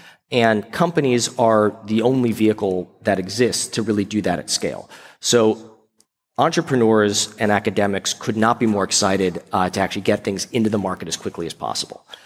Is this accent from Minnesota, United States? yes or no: no; Palo Alto, California, United States; born there; now in San Francisco, United States; Well, I am likely the most biased person you're ever going to talk to, because I was born in Palo Alto, I went to Stanford, and I very proudly have lived in San Francisco for the last 9 years.